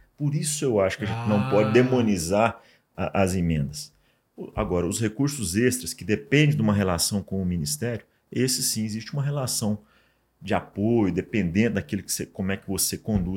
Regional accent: Araguari, Minas Gerais, Brazil; Então, sou de Araguari, bem próximo

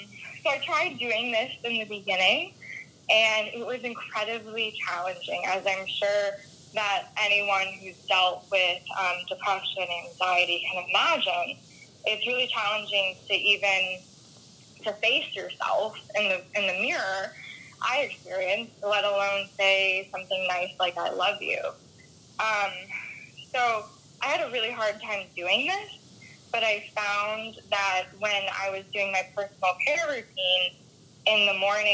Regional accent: Melbourne Beach, Florida, United States; as Erica said, and I'm from Melbourne Beach, Florida, born and raised.

